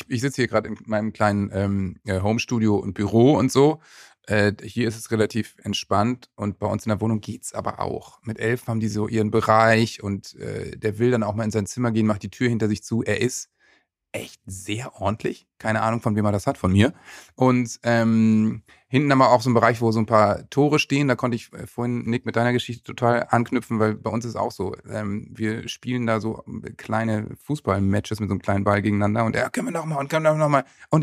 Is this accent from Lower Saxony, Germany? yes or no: yes; Worpswede, Lower Saxony, Germany; in dem wunderschönen Dorf Wobbswede, wo ich aufgewachsen bin. Das ist so ein Künstlerdorf mit sehr viel Kunst und Kultur. Man wundert sich immer wieder in der Nähe von Bremen.